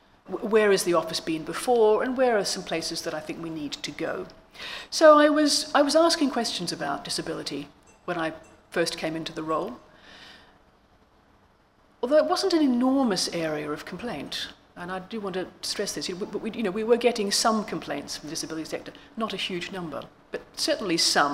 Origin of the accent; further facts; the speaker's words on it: Victoria, Australia; moved away; although I grew up in Victoria, I've been out of the country for about 30 years